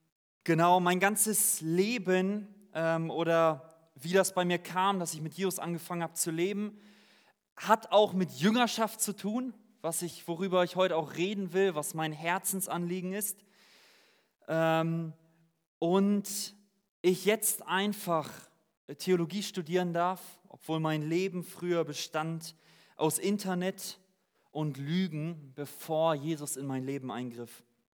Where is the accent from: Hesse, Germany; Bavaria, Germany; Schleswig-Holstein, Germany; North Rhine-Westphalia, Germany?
North Rhine-Westphalia, Germany; Bielefeld; ich komme aus Deutschland, genauer die Ecke Bielefeld. Ich weiß nicht, wem das was sagt. Das ist wahrscheinlich ganz der Norden von hier. Bin seit 2016 mit Jesus aktiv unterwegs, komme aus Russlands